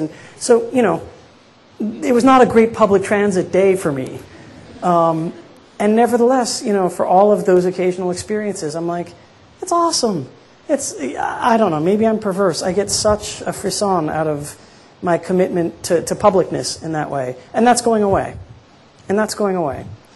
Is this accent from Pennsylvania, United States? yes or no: yes; Philadelphia, Pennsylvania, United States; I grew up in Philadelphia in the very tail end of the 1960s and very early 1970s.